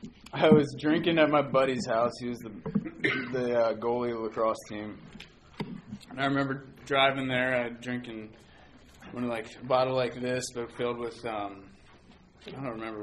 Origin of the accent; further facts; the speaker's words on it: Virginia, United States; also born or lived in Maryland / North Carolina / Boston / San Diego; I was born in Maryland. And lived there for like a month, moved to North Carolina, and then moved to Boston, lived there till I was about six, then moved to San Diego, and moved in fourth grade to Virginia